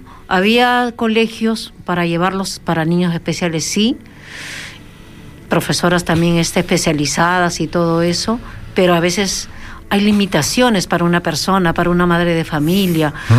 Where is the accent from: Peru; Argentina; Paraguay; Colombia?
Peru; now in Fuerteventura, Spain; por allá en mi país todavía existe eso del machismo.